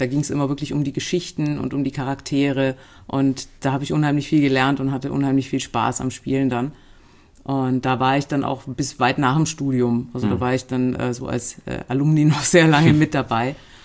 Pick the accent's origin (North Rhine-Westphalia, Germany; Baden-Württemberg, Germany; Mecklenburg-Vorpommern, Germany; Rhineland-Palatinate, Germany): Baden-Württemberg, Germany; Ulm; Ja, ich bin in Ulm geboren, aufgewachsen, bis zum Abi war ich da.